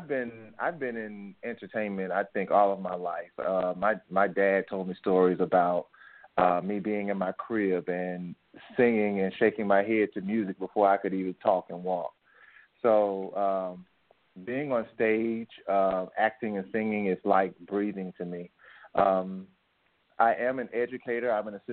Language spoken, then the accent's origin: English; Jonestown, Mississippi, United States; Yes, I'm from Mississippi. Mississippi Delta, Jonestown, Mississippi, which is near Clarksdale, Mississippi.